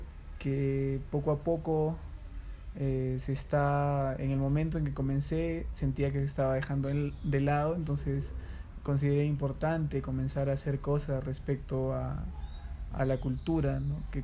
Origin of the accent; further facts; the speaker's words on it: Cajamarca, Peru; De Cajamarca, Perú.